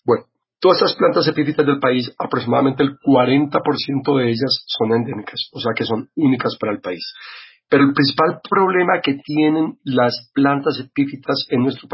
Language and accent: Spanish; Antioquia, Colombia; Bueno, en Antioquia, yo soy antioqueño